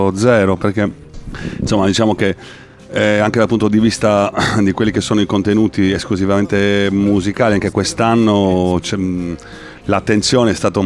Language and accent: Italian; Cagliari, Sardinia, Italy; io sono di Cagliari